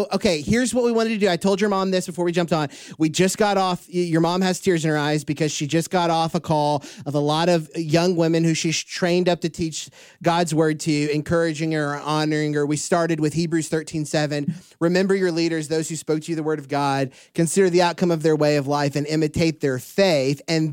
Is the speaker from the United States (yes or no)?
yes; Houston, Texas, United States; Houston, I grew up around Houston, Claire.